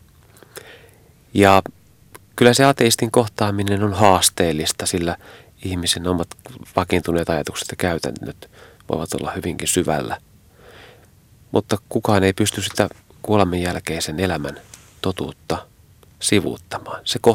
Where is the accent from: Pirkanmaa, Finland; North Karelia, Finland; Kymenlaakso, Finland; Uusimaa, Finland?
Kymenlaakso, Finland; Kouvola; moved away as an adult; olen aikanaan syntynyt Kouvolassa, eli olen paljasjalkainen kouvolalainen ja siellä sitten viettänyt elämästäni ensimmäiset vuodet sinne 18 asti, jolloin lähdin sitten opiskelemaan.